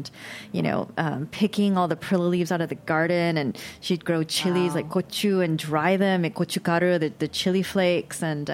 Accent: Berkeley Heights, New Jersey, United States; also born or lived in Summit; In New Jersey, in Berkeley Heights, New Jersey is where we lived. And I was born in Summit, New Jersey.

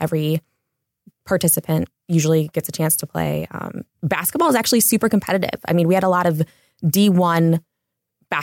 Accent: Cleveland, Ohio, United States; So I'm a huge sports fan because I'm from Cleveland and I essentially get free things in exchange for watching basketball games and buying merchandise.

